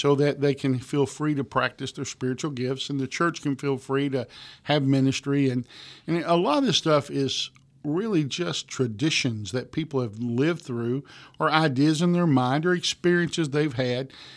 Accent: Kentucky, United States; You know, I grew up in Eastern Kentucky, and we in those days had pastors who would pastor three or four churches.

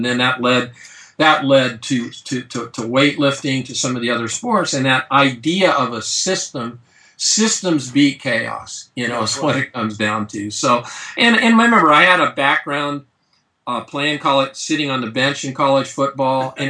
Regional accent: Santa Barbara, California, United States; I'm from Santa Barbara. I went to Fresno State and went back

